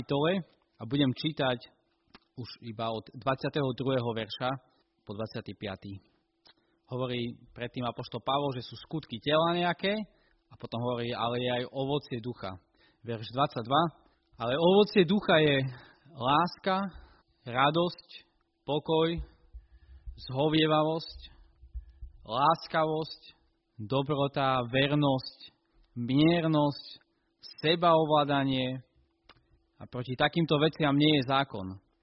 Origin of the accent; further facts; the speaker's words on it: eastern Slovakia, Slovakia; ja som z východu